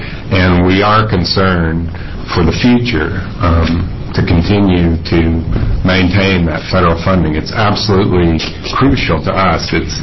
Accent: Texas, United States; accent: Texan; If that's where you're wondering about my accent, I'm a escaped Texan.

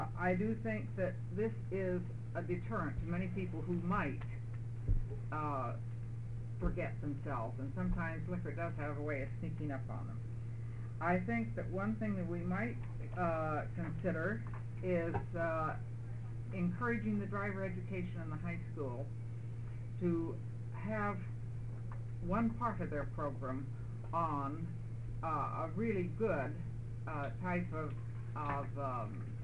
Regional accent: Lake Oswego, Oregon, United States; from Lake Oswego

